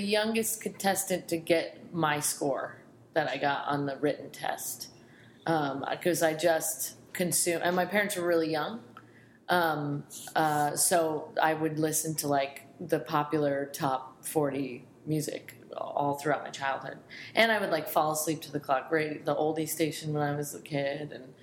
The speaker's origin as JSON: {"language": "English", "region": "California", "country": "United States", "said": "I'm from, I moved a lot, but I say Southern California."}